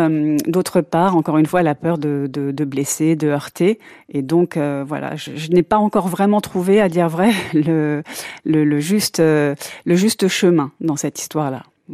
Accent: Boulogne-Billancourt, Île-de-France, France; born there; Oui, je suis née à Boulogne. En fait, je suis née dans une clinique à Boulogne-Billancourt, mais mes parents vivaient dans le 13e arrondissement.

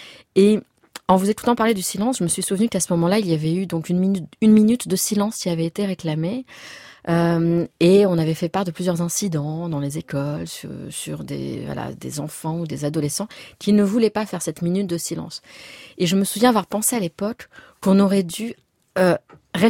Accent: Nice, Provence-Alpes-Côte d'Azur, France; je suis née à Nice, j'ai grandi à quelques mètres de la promenade des Anglais

